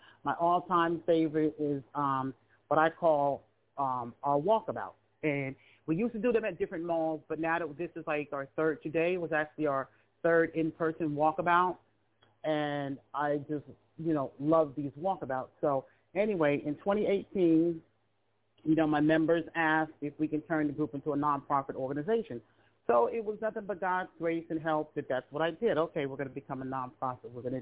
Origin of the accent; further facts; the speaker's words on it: San Francisco, California, United States; also born or lived in East Orange, New Jersey / Western New Jersey; So I'm from East Orange, New Jersey. I was, you know, born in Western New Jersey, but I was raised in San Francisco, California.